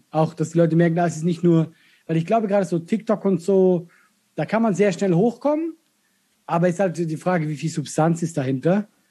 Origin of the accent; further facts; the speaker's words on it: Switzerland; first language Swiss German; moved away as an adult; ich bin in der Schweiz groß geworden, bis 20. Ist meine Muttersprache. Ich rede mit meiner Familie Schweizerdeutsch.